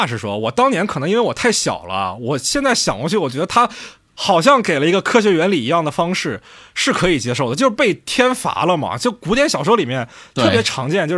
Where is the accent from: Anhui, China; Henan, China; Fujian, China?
Fujian, China; Fuzhou; 我不是闽南人，我福州人，福州也不是闽南了